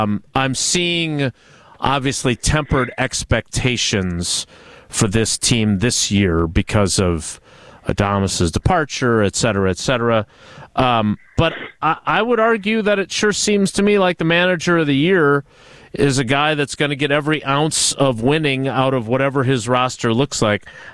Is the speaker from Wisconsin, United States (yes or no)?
yes; Milwaukee, Wisconsin, United States; You know, that was my team as a kid growing up in Milwaukee.